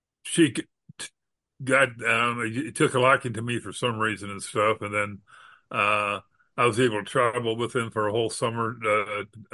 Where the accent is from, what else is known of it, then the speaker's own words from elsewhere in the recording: Ohio, United States; Yeah, right. I grew up in Ohio. Yes.